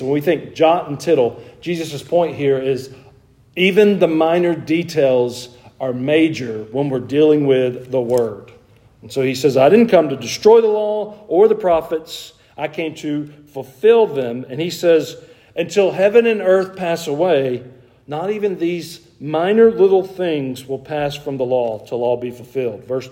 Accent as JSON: {"language": "English", "region": "Georgia", "country": "United States", "said": "Y'all told me in the early class that criminals came from Georgia, and I came from Georgia, and it's starting to come out in me"}